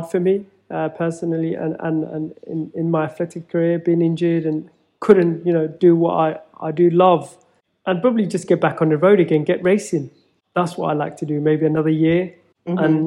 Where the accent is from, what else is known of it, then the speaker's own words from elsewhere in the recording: Feltham, London, United Kingdom; growing up in Feltham. It wasn't easy.